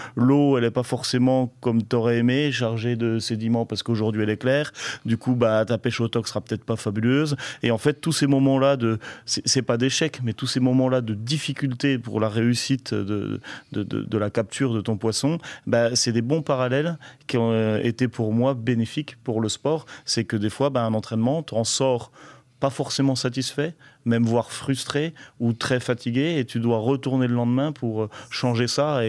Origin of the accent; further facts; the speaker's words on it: Goumois, Bourgogne-Franche-Comté, France; born there; Moi je suis né à Goumois, dans ce petit village franco-suisse, j'ai besoin de nature